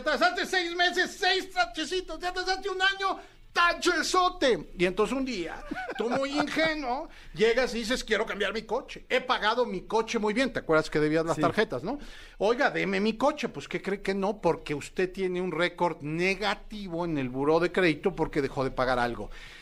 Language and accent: Spanish; Mexico; Es un apellido de origen italiano, aunque yo ya soy más mexicano que el mole oaxaqueño.